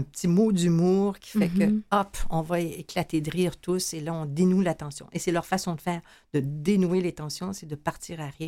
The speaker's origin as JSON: {"language": "French", "region": "Quebec", "country": "Canada", "said": "au Québec, auquel je suis profondément attachée, je suis québécoise, francophone"}